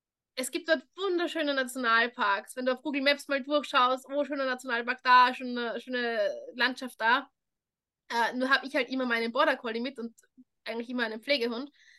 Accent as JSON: {"language": "German", "country": "Austria", "tie": "born there", "moved": "yes", "said": "Ich bin ja eigentlich in Österreich geboren, lebe jetzt auf so einer Insel zwischen England und Frankreich."}